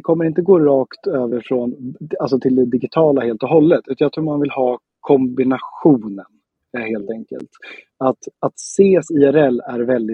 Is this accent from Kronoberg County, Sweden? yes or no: no; Stockholm, Stockholm County, Sweden; Jag är original stockholmare från söder till en början, ja. Och så har jag bott på Söder tills jag började första klass och då flyttade jag till Gärdet ovanför Östermalm. Och sen har jag farit runt och bott lite överallt.